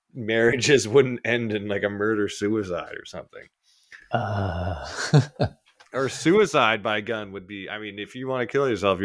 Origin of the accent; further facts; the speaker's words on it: Canada; as a Canadian